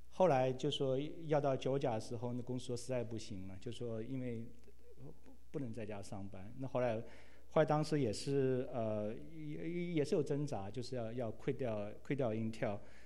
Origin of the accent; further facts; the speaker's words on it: Guangzhou, Guangdong, China; moved away as an adult; also born or lived in Shanghai; now in United States; 我父母是浙江人，他们大学毕业之后就到广州工作，所以我从小在广州长大，然后后来考大学又考到上海，考到上海交通大学。